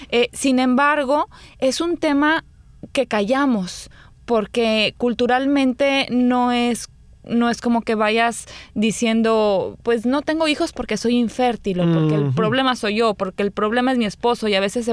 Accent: Chihuahua, Mexico; born there; now in Monterrey, Mexico; Yo nací en Chihuahua, Chihuahua, México. vivo en Monterrey. Yo me fui a estudiar a Monterrey, me casé ya con un regiomontano, así les decimos a las personas que son de Monterrey

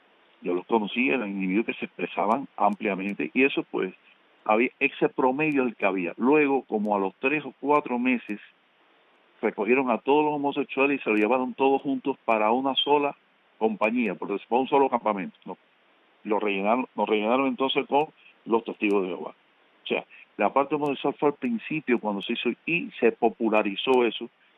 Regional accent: Ciego de Ávila, Cuba; moved away; En mi pueblo había 2 o 3 más y ninguno era homosexual. O sea, no hubo esa generalización ahí en Ciego de Ávila cuando aquello.

